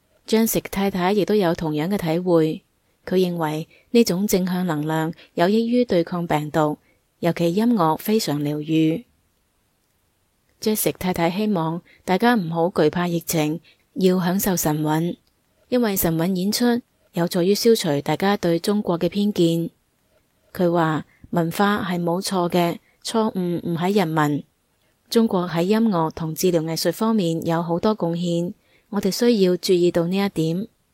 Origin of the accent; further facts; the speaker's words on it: Taiwan; 我们是在台湾长大的孩子，对我个人来讲，我们是住在三爷公溪、二人溪流域滋养我们的地方。